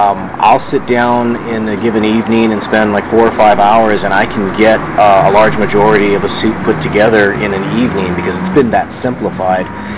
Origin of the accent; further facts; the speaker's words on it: California, United States; Originally, I was from Northern California.